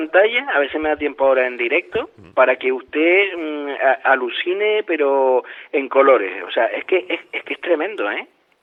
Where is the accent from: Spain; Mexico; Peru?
Spain; Canary Islands; Que tengo 7 islas de donde soy, y eso es, bueno, casi 8, ¿eh? Pero vamos, donde he habitado más realmente es lo que se suele decir, ¿no? Un canario, pero con sentimiento